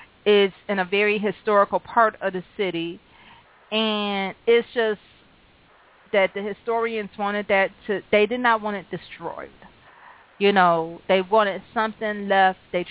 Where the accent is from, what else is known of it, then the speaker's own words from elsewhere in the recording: Cleveland, Ohio, United States; First of all, I grew up in Cleveland, and I ain't going to lie.